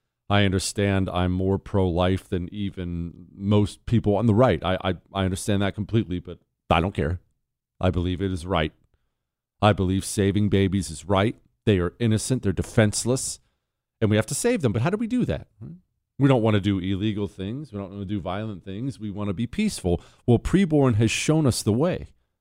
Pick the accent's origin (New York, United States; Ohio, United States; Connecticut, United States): New York, United States; Buffalo; Born and raised in Buffalo, New York, and shipped out to San Diego in the Navy